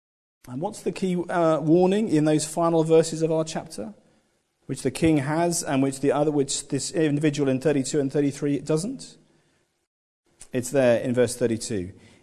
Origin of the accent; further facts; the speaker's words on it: United Kingdom; As British, we love the underdog, don't we?